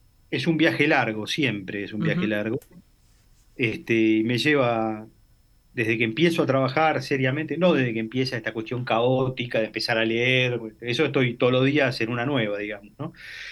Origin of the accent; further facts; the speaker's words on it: Argentina; esto ya lo digo como argentino